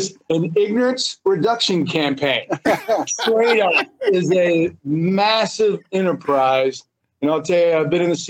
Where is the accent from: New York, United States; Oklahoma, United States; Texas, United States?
Oklahoma, United States; also born or lived in California; Now, personally, I'm an Oklahoma boy. I grew up in Oklahoma, born in California.